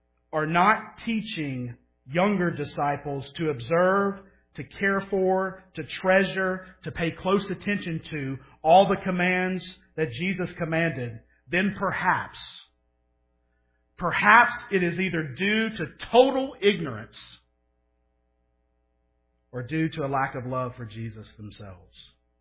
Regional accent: Louisiana, United States; Most of you know that I'm from Louisiana.

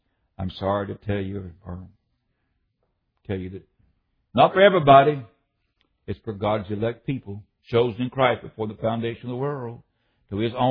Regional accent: West Virginia, United States; also born or lived in Illinois; I know where I grew up in West Virginia and Southern Illinois, there's a different way in which they pronounce it.

